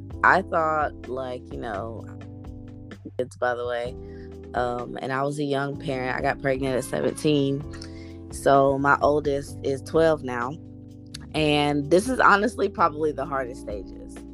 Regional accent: Lebanon, Tennessee, United States; I am originally from a town called Lebanon, Tennessee. 30 miles east of Nashville, Tennessee, and I am 30 years old.

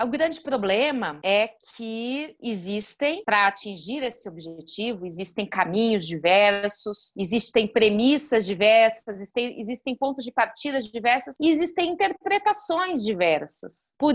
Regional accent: Mato Grosso, Brazil; moved away as an adult; now in São Paulo, Brazil; Eu sou mato-grossense, eu vim para São Paulo em 98 para cursar o mestrado

